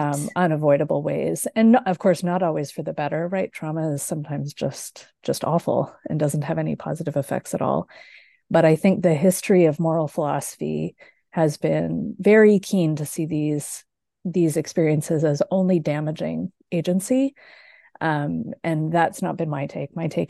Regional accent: Canada; now in Michigan, United States; I am Canadian. I now live in the US, in Michigan.

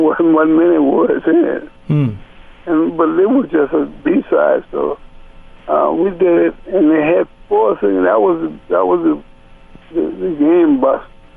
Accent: New Orleans, Louisiana, United States; he thought he knew me because … He knew I was from New Orleans.

